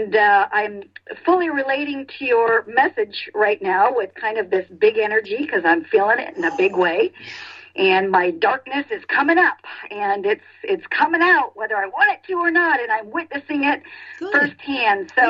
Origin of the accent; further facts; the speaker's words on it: Minnesota, United States; now in Houston, United States; I live in Houston, but I'm from the Twin Cities.